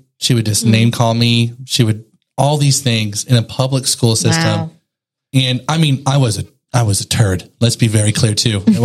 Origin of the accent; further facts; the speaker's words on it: Texas, United States; now in Bangkok, Thailand; my family in Texas, because I'm from Texas, listener, calls